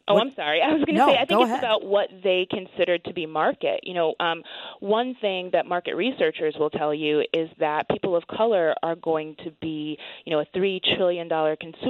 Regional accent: Apple Valley, Minnesota, United States; You know, I grew up in Apple Valley in the Twin Cities.

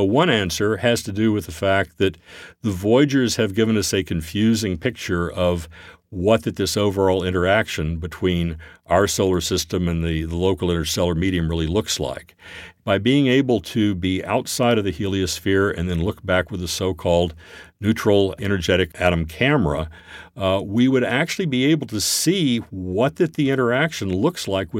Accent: Fort Worth, Texas, United States; And I grew up in Fort Worth, Texas.

